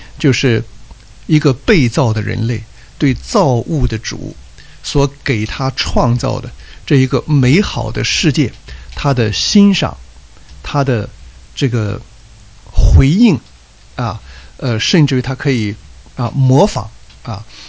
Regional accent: China; 所以我们中国人有这个凤舞啊

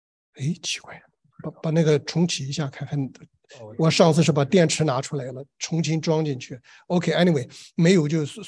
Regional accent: China; 原来我小的时候在中国啊

